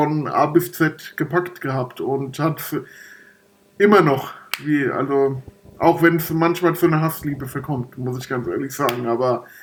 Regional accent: Frankfurt, Hesse, Germany; Ich glaube in der E-Jugend, da habe ich dann bei uns im Norden Frankfurts das erste Mal im Verein gespielt.

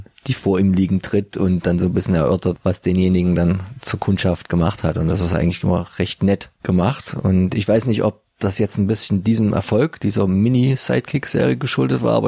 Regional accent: Dresden, Saxony, Germany; wo wir uns als Dresdner immer so köstlich aufregen

